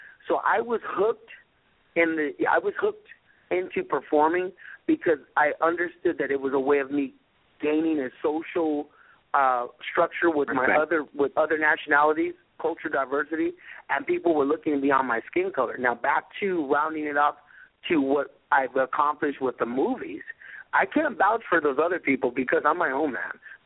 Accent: Los Angeles, California, United States; Growing up in California in the South Bay of Los Angeles, which is by the ocean, in San Pedro, okay, it's just kind of like laborers, longshoremen. It's a very small town, but the people got a lot of heart.

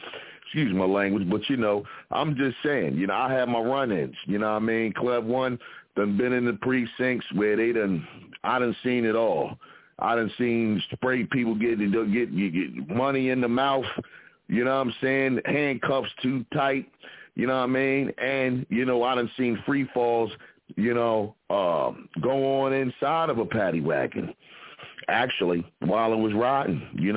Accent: Philadelphia, Pennsylvania, United States; represent from the Broad Street Bully side of Philadelphia, where we threw 40 ounces at the paddy wagons over there on 24th Street down there in South Philly

